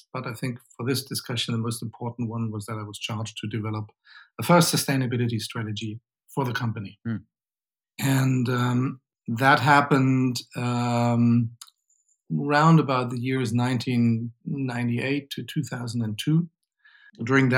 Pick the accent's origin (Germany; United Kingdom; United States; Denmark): Germany; English is a second language; And I come from Germany, and when you studied economics in Germany during that time